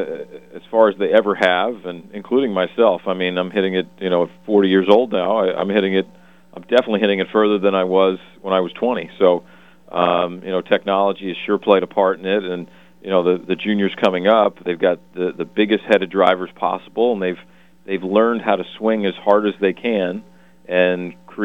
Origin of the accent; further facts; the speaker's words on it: Coral Springs, Florida, United States; Yeah, being a grew up, born and raised in Coral Springs, Florida, right down near Fort Lauderdale, where you're at.